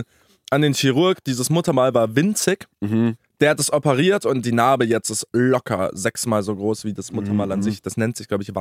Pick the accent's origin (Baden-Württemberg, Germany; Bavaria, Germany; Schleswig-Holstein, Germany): Baden-Württemberg, Germany; Karlsruhe; born there; now in Cologne, Germany; Ich bin 22 Jahre, bin gebürtig in Karlsruhe, wohne jetzt in Köln.